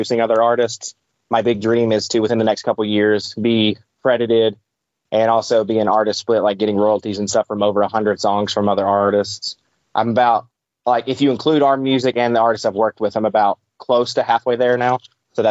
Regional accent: the South, United States; growing up in the South, I grew up so much with people saying, you know, you had to dress a certain way to go to church.

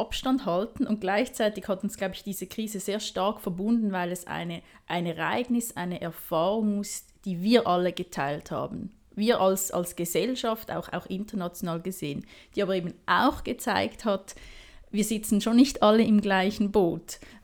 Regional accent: Winterthur, Zurich, Switzerland; ich komme aus Winterthur, bin 33 Jahre alt

